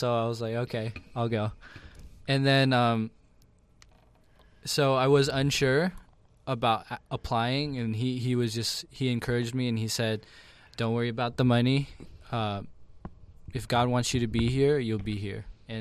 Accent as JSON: {"language": "English", "country": "China", "tie": "born or raised there", "also_born_or_lived": "India", "said": "growing up in China, I attended an international American school"}